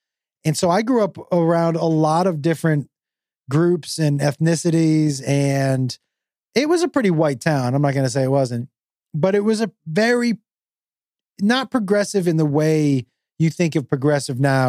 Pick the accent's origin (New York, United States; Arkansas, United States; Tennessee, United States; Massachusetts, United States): Massachusetts, United States; Amherst; I grew up in Amherst, Mass. There was free public transportation.